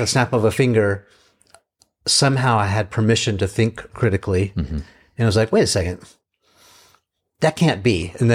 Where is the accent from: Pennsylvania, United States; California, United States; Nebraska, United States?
California, United States; I grew up in Southern California.